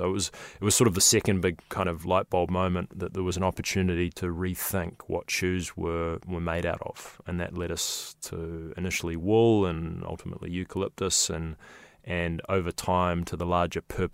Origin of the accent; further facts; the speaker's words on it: New Zealand; now in San Francisco, United States; And as a New Zealander, I was a little bit excited about the idea of being closer to home too.